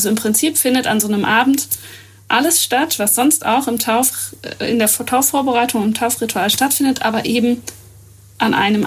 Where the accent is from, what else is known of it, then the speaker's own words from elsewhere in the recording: North Germany, Germany; Vielleicht wir als Norddeutsche noch viel weniger, weil wir vielleicht noch ein bisschen trockener sind